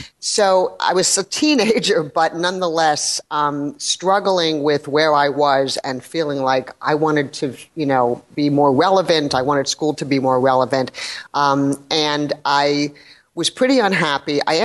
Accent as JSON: {"language": "English", "town": "New York City", "region": "New York", "country": "United States", "tie": "born or raised there", "said": "So I grew up in New York City, and I was in middle school in the around the early 70s"}